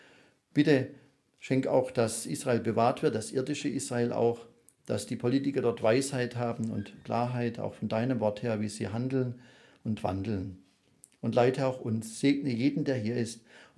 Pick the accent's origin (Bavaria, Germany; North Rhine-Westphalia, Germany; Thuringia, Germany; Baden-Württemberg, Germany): Baden-Württemberg, Germany; dieses kleine Land, das halb so groß ist wie mein Heimatland, Baden-Württemberg.